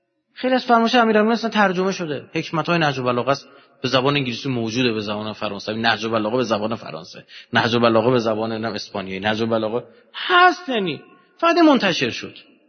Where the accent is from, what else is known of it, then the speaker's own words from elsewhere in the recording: Iran; شما همین الان نگاه کنید مردم دنیا نسبت به ما ایرانی ها چه شناختی دارن.